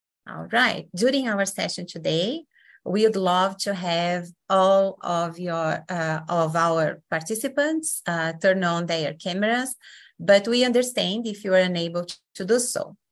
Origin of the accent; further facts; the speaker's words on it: Brazil; English is a second language; now in United States; And now you know my accent. I'm originally from Brazil.